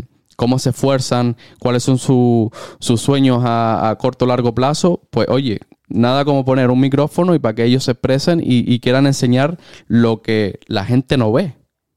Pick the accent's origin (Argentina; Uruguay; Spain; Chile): Chile; yo soy chileno y mi padre era músico.